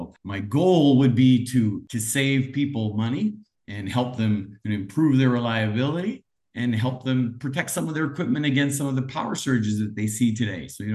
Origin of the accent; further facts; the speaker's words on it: Canada; So I emigrated to Canada with my family at the age of 3. And I grew up in Canada, an immigrant, you know, an immigrant in Canada